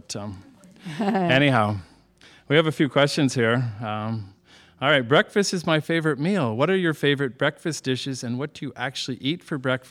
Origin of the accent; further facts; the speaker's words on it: Northeast, United States; growing up in Northeast Corridor, right. You know, like maple syrup.